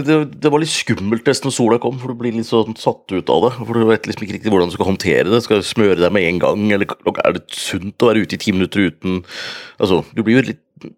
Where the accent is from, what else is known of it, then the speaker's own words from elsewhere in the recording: Hunndalen, Innlandet, Norway; da kunne du se hjemme i Hunndalen der jeg vokste opp